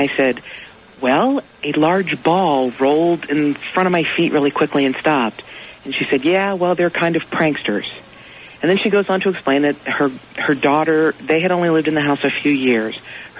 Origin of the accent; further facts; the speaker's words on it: Kentucky, United States; now in Los Angeles, United States; I'm from Kentucky originally. I've lived in Los Angeles for 8 years